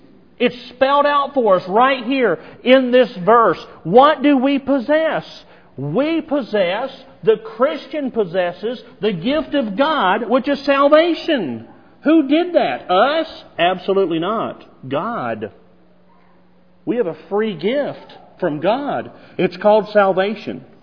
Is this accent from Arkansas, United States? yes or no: yes; Arkansas, United States; I grew up in the Lord's church, and I grew up in Arkansas, where you had a lot of different denominations down there that taught the impossibility of apostasy.